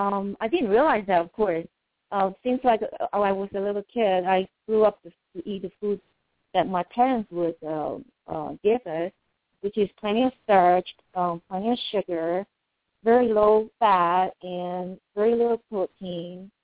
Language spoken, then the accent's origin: English; Singapore; I grew up in Singapore, and our typical staple food are rice, noodle, and bread.